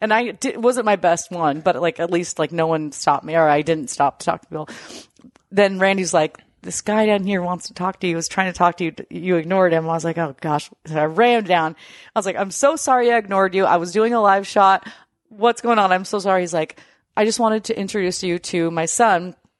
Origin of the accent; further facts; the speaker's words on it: Seattle, Washington, United States; born there; I mean, ironically, I was born at the University of Washington Hospital.